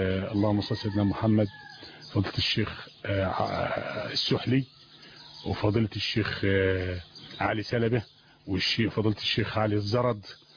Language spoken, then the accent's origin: Arabic; Belqas, Dakahlia, Egypt; فقال لي أنت منين يا ولد؟ قلت له أنا من بالقاس.